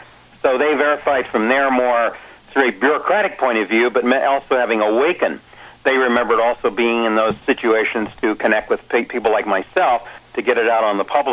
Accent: Vista, California, United States; growing up in Southern California in a little town called Vista, about 7 miles from a town called Oceanside, which is about 40 miles north of San Diego.

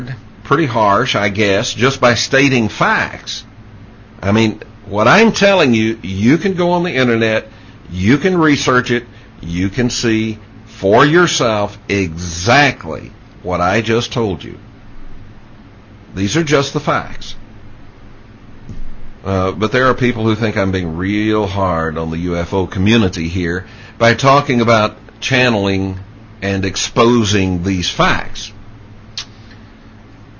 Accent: Dallas, Texas, United States; When I was growing up in Dallas, Texas, there was a very famous preacher on television.

